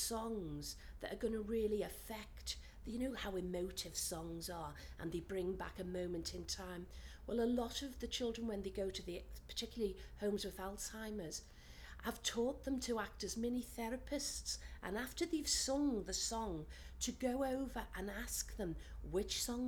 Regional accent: Liverpool, North West England, United Kingdom; I'm from Liverpool. The best place in the world.

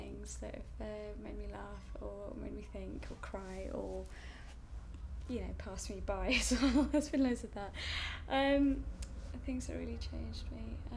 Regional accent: Leicester, East Midlands, United Kingdom; moved away as an adult; now in Nottingham, United Kingdom; I am 29, and I'm from Leicester, but now I live in Nottingham.

